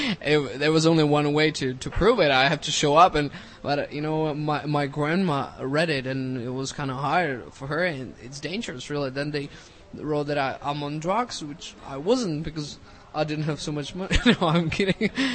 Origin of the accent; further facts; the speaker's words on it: Czechia; first language Czech; English is a second language; I speak 3 plus Czech, of course. It's my mother tongue.